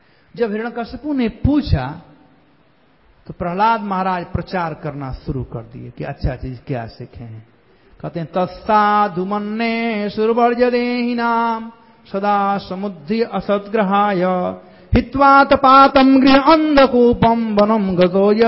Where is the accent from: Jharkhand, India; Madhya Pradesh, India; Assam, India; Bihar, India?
Bihar, India; कहा जाता है हमारे यहां बिहार में पेट पोछवा है